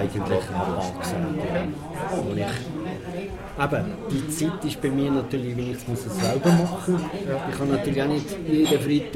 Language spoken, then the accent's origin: German; Switzerland; als Schweizer